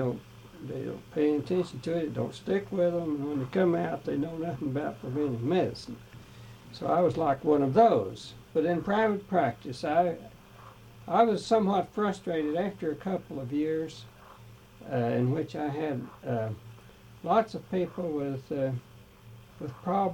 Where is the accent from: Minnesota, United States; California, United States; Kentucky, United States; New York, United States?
Kentucky, United States; also born or lived in McCreary County, Kentucky; I was born on the Smithtown Ridge in McCrory County, and but my father moved his family to a farm in the north part of Pulaski County, and I attended school at Science Hill there.